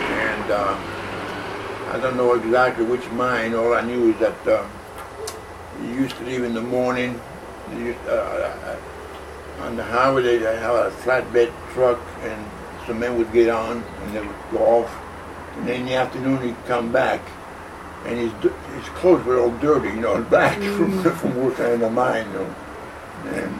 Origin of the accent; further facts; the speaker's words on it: Castañelo, Asturias, Spain; born there; English is a second language; I was born in Castañelo, Asturias.